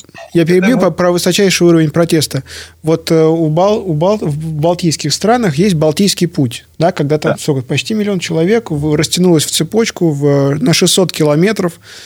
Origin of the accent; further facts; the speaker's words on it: Russia; now in Belarus; Я вам даже больше скажу, я же тут из России понаехал.